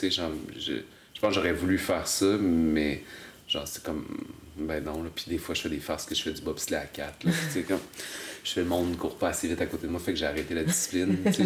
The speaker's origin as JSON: {"language": "French", "town": "Quebec City", "region": "Quebec", "country": "Canada", "lives_now": "Montreal, Canada", "said": "je suis arrivé de Québec. Mm-hmm. Je suis arrivé à Montréal."}